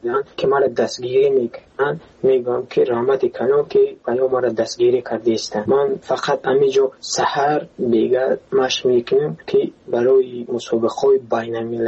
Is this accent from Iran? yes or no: no; Tajikistan; now in United States; لیکن من تاجیکم.